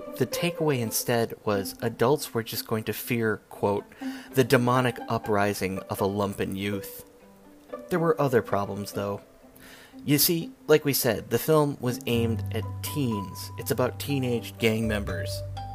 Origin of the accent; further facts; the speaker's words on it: Chicago, Illinois, United States; and hey, I'll say it again, I grew up with them in Chicago, so you go after what you know.